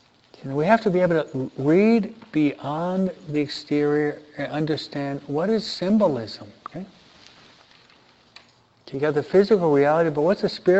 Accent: United States; being an American.

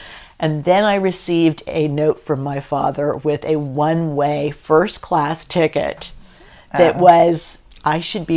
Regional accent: Napa, California, United States; I grew up in Napa Valley, went to high school in Napa, and then went off to ULP in Stockton, California.

